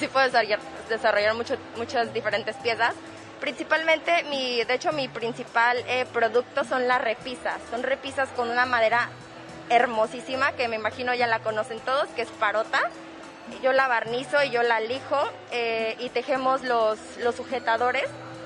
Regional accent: Puerto Vallarta, Jalisco, Mexico; born there; nací en Puerto Vallarta

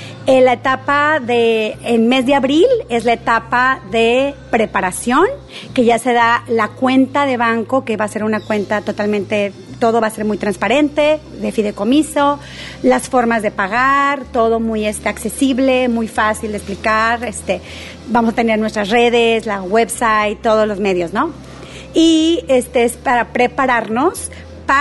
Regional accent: Puerto Vallarta, Jalisco, Mexico; yo crecí cortando guamúchiles y comiendo almendras en la calle, jugando cuando la calle

